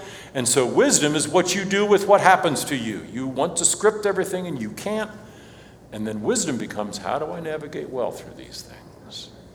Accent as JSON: {"language": "English", "town": "Cincinnati", "region": "Ohio", "country": "United States", "tie": "born or raised there", "said": "I grew up in Cincinnati, so I'm more of a river guy than an ocean guy."}